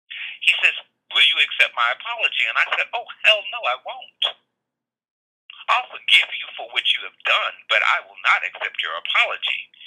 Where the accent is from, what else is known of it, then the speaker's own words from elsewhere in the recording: Newark, United States; I grew up in Newark.